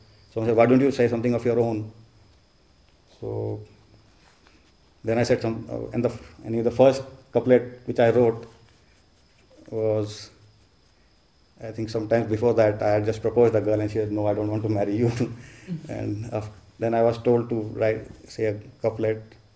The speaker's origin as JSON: {"language": "English", "country": "India", "first_language": "Hindi", "second_language": "English", "said": "No, Hindi is my first language."}